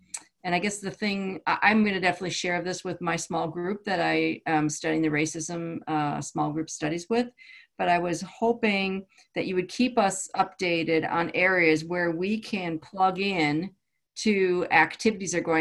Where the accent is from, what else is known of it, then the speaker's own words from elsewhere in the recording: Minneapolis, Minnesota, United States; And I'm also from Minneapolis, and the murder of George Floyd hit our community hard